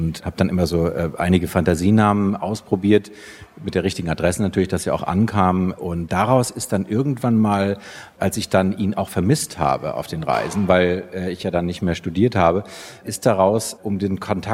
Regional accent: Frankfurt, Hesse, Germany; Ich bin in Frankfurt ganz normal zur Schule gegangen, eine normale Grundschule

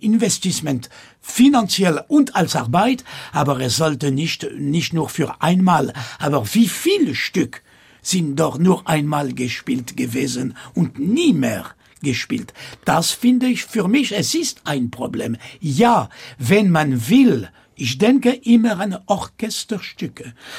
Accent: France; German is a second language; aber ich bin Franzose und ich komme von einer anderen Welt.

